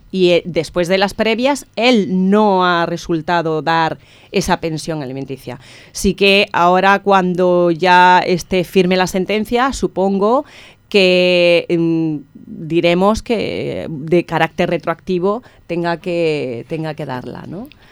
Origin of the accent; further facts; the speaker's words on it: Martos, Andalusia, Spain; also born or lived in Catalonia; yo soy nacida en Cataluña, pero sí que me he criado allí en el pueblecito de Martos